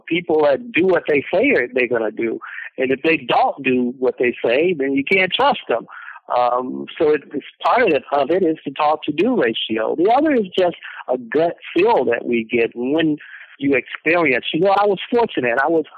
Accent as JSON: {"language": "English", "town": "Gaston", "region": "Alabama", "country": "United States", "tie": "born there", "said": "Well, Farnoosh, you know, I was born in 1952 in Gaston, Alabama."}